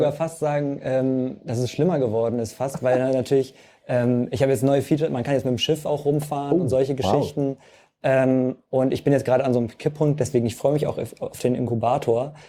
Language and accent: German; Hamburg, Germany; Also ich komme aus Hamburg und bin fürs Studium nach Lübeck gegangen.